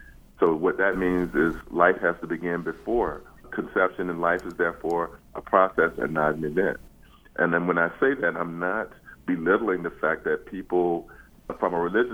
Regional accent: the South, United States; moved away as an adult; I left the South when I was 18 years old, and growing up in the South and dealing with racism and the limitations that I found that until I left, I like having grown up in the South.

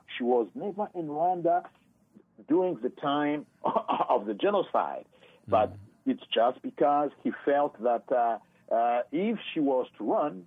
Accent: Canada; we can't understand as a Canadian how our government can decide

